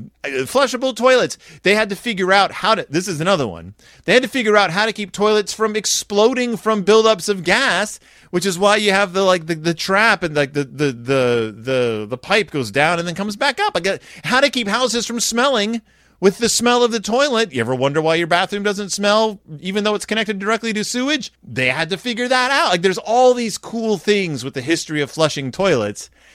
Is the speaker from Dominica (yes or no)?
no; Texas, United States; I grew up in Texas. Like, that was just a thing.